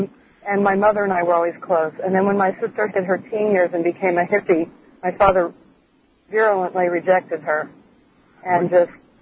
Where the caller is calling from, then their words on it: Queens, New York, United States; I'm calling from Queens.